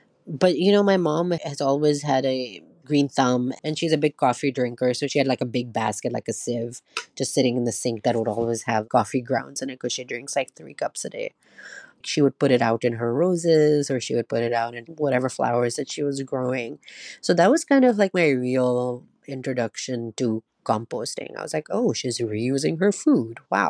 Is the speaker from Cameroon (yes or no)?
no; Punjab, Pakistan; I'm also from Pakistan originally, and the state that I'm from is Punjab, and it's all agriculture.